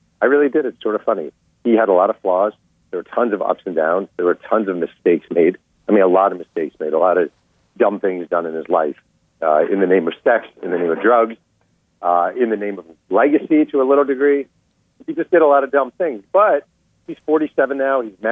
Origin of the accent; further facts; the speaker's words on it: New York, United States; So I'm from New York. You're from Boston. We grew up in cities with competitive newspaper environments where it was dog-eat-dog